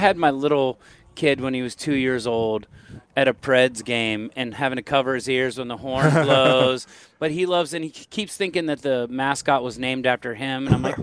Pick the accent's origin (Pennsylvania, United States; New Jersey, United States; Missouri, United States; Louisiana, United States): Pennsylvania, United States; I'm from Western PA, so I've got to be a Steelers fan.